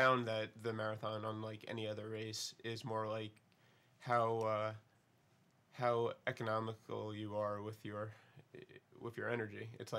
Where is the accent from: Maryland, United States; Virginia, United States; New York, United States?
New York, United States; Long Island; it was so cold up here, there was so much snow, and I'm from Long Island